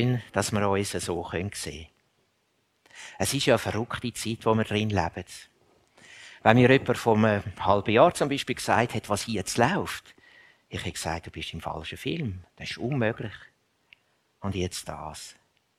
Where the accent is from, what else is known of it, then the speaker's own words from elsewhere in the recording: Switzerland; Wir bei uns in der Schweiz überlegen, ist es dann der zweite Durchgang.